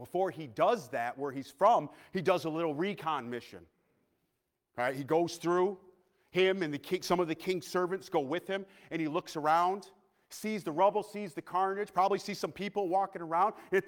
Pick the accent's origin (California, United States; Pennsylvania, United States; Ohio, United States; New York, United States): New York, United States; Clifton Springs; That's like, I grew up in Clifton Springs.